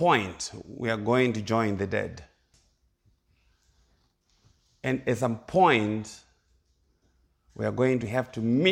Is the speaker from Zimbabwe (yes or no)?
yes; Zimbabwe; now in United States; I'm from Zimbabwe, but I am also from the US of A.